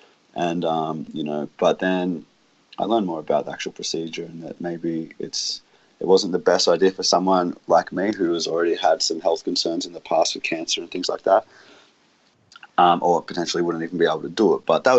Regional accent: Australia; inside my home country, Australia, which is supposed to be one of the most humane, ethical treating of animals country in the world.

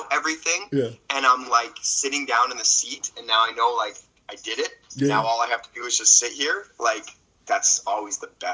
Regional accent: Canada; it's like one of our only ways to make money as Canadian comedians.

